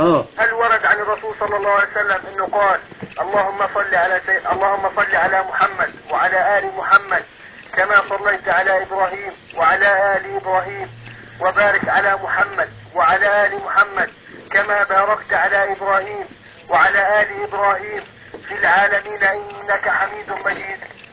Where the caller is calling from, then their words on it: Kuwait; لا انا لا اسمعه، انا اكلمك من الكويت يا شيخ.